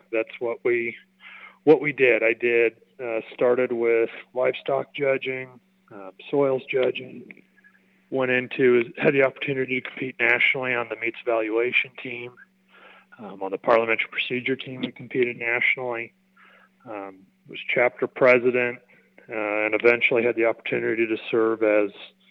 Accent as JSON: {"language": "English", "town": "Kuna", "region": "Idaho", "country": "United States", "tie": "born or raised there", "said": "I grew up in Cuna, Idaho"}